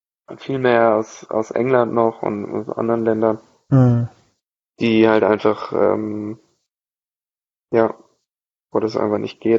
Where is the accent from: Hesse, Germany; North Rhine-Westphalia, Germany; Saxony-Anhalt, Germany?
Hesse, Germany; Bad Schwalbach; also born or lived in Hofheim; Ich bin hier aufgewachsen, ich bin in Bad Schwalbach geboren und in Hofheim, ja, über 20 Jahre gelebt.